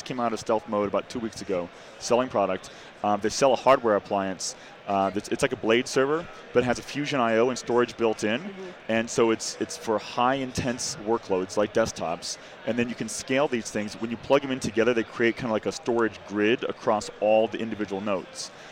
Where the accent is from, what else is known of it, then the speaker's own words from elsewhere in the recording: Ohio, United States; I'm from Ohio, so that sounds like the way that...